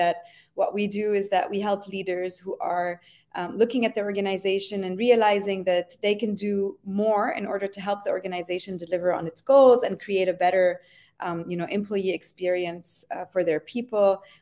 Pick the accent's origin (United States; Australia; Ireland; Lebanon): Lebanon; also born or lived in Montreal; now in Paris, France; So I'm Lebanese Canadian. So I spent my childhood between Lebanon and Montreal. And then I went to university in Lebanon and I studied architecture.